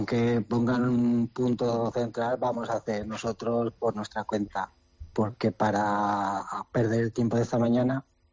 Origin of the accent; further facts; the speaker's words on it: Valencia, Valencian Community, Spain; yo no soy de Benetuses, yo soy de la ciudad de Valencia